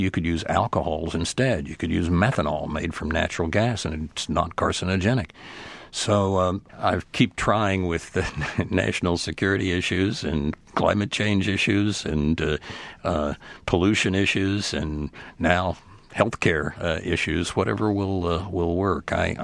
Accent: Oklahoma, United States; I grew up in Oklahoma driving on, learning to drive on 25-cent a gallon gasoline.

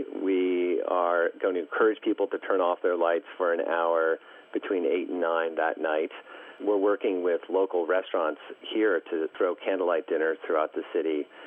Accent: East Coast, United States; I mean, I grew up on the East Coast, and oftentimes in the winter there were snow days.

